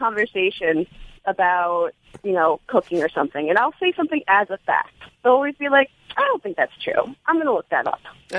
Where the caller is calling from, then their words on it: New York, United States; Long Island.